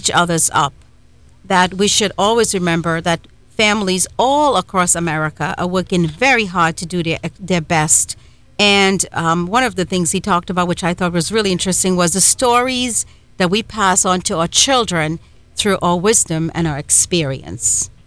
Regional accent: Trinidad & Tobago; now in United States; And I'm from Trinidad and Tobago.

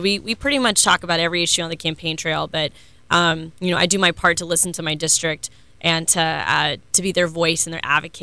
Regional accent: Orlando, Florida, United States; I mean, so I was born and raised in Orlando to a working class family and a daughter of immigrants.

